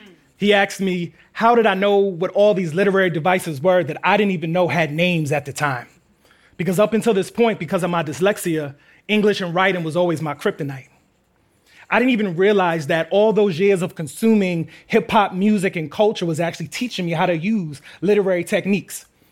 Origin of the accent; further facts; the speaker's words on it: Queens, New York, United States; What can I say? We're from Queens.